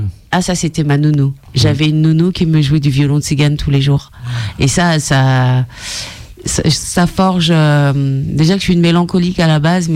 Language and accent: French; Transylvania, Romania; also born or lived in Congo; J'ai grandi en Transylvanie.